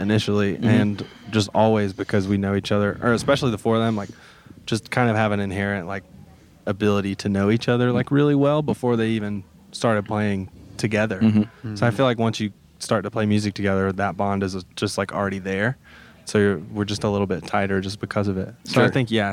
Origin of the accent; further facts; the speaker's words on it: Bluff Park, Alabama, United States; Okay, so everyone else is from a neighborhood called Mountain Brook, and I'm from a neighborhood, I grew up in Bluff Park.